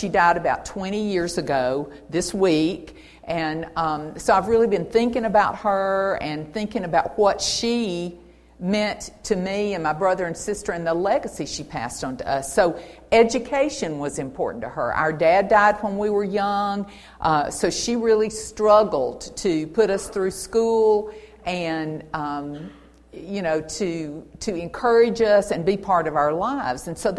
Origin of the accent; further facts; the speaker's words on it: Opelika, Alabama, United States; And so that was an exciting place to live and grow up. And in our hometown, small town, Opelika